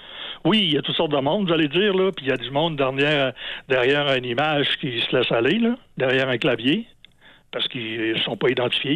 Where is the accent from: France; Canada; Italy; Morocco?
Canada; Quebec; Parce que moi, je viens d'une région, je viens de l'Abitibi, où ce que c'est des bûcherons puis des mineurs.